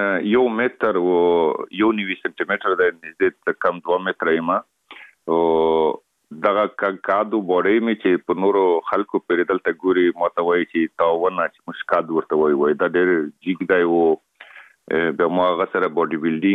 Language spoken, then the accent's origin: Pashto; Afghanistan; خلک خبر دي چې موږ افغان یم او په بالیوډ کې کا فلمو کې کار کوم